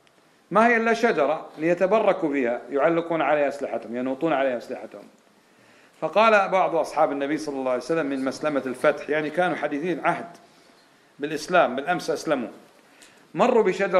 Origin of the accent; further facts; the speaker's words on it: Kuwait; ثم طهر الله عز وجل هذه البلاد، بلادنا الكويت، من هذا المظهر